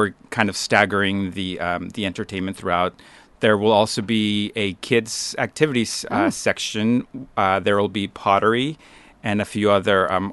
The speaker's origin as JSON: {"language": "English", "region": "California", "country": "United States", "tie": "born or raised there", "also_born_or_lived": "Mexico / Los Angeles", "lives_now": "Astoria, United States", "said": "I am originally from, well, I was actually born in Mexico, but I grew up in Southern California. More recently, I was living in L.A. for the past 10 years. And I moved here with my partner almost 2 years ago."}